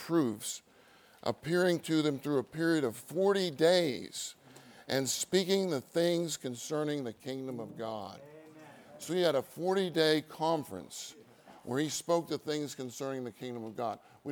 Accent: California, United States; I'm from Southern California, where it's just a tad bit warmer.

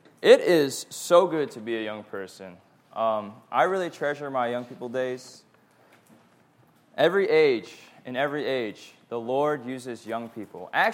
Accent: New Jersey, United States; It's a two-year Bible school, and I grew up in New Jersey.

